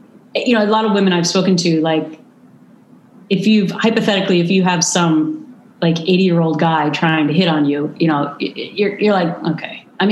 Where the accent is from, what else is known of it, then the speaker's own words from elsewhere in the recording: Minnesota, United States; And I'm from Minnesota, where people are really nice, and it's not like you sue people every day.